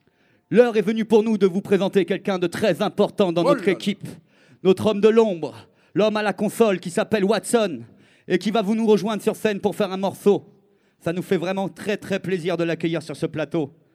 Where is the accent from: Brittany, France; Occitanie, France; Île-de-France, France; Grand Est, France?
Occitanie, France; Montpellier; on vient de Montpellier.